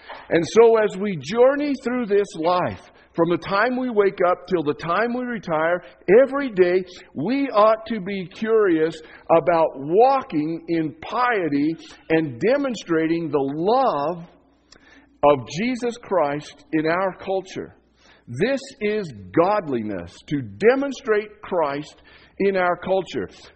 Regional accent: Leadville, Colorado, United States; It was common when I was growing up in Leadville that the door of the mortuary and the door of the post office were the pillars.

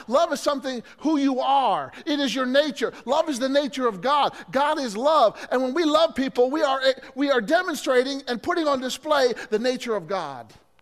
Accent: Illinois, United States; You know, one time in Illinois, my hometown

